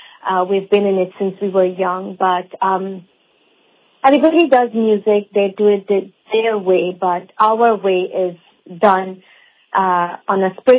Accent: Vredenhoop, Essequibo Islands-West Demerara, Guyana; Actually, I grew up in Vredenhoop, and the pundit there was Pandit B.D. Nasir, and … so the temple we used to go to was in Vredenhoop

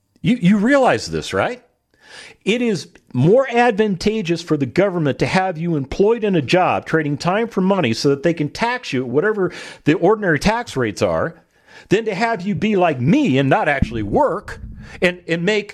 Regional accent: United States; And as an American, I have the First Amendment and I can criticize at will.

